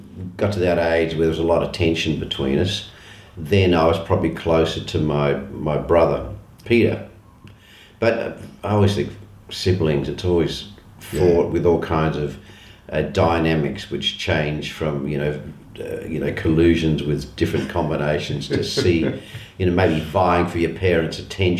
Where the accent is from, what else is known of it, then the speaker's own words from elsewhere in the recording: Adelaide, South Australia, Australia; I'm an Adelaide boy, and I was born in Adelaide in May 1948.